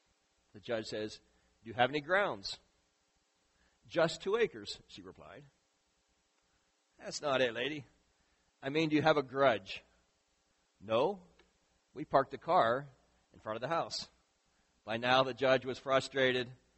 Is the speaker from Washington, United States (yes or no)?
no; Philipsburg, Pennsylvania, United States; As I say, I grew up in Phillipsburg, the big metropolis of Phillipsburg, so it's always a highlight to be here in First Baptist in Clearfield.